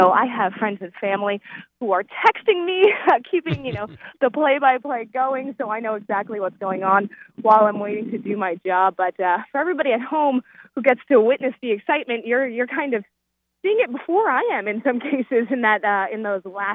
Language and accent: English; Biddeford, Maine, United States; He worked in Biddeford, too, which is my hometown